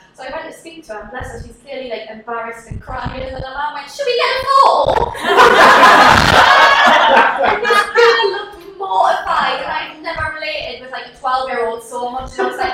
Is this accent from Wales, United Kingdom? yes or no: no; North East England, United Kingdom; I'm Geordie, I have anything.